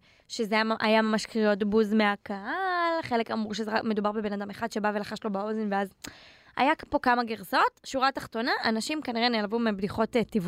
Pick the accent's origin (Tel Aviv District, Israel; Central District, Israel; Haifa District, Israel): Central District, Israel; Netanya; born there; מה פספסתי? שנולדתי בנתניה.